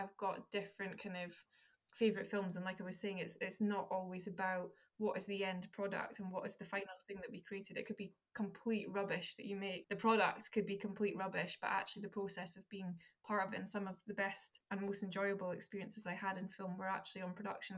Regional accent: Dundee, Scotland, United Kingdom; I'm from Dundee, I'm very proud to be from Dundee. But I was also, because I went to a normal state school in Dundee

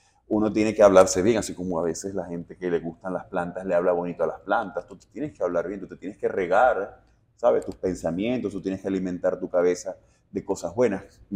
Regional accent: Maracaibo, Zulia, Venezuela; also born or lived in Brazil; yo estuve 8 años viviendo en Brasil, 2013-2021, ya tengo 2 años que regresé a Venezuela, a Maracaibo también, de donde soy.

